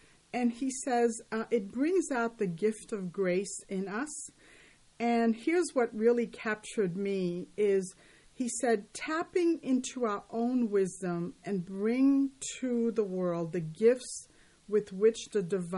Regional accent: Haiti; now in United States; as a Black person, I'm originally from Haiti, so I wasn't born in the American culture

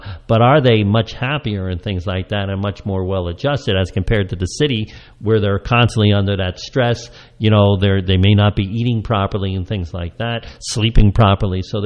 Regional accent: Cokesbury, United States; When I was growing up in Cokesbury, I used to work on a farm, the Sutton's farm there

